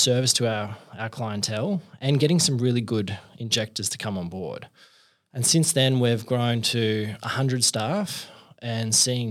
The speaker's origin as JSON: {"language": "English", "town": "Wollongong", "region": "New South Wales", "country": "Australia", "said": "This is down in Wollongong."}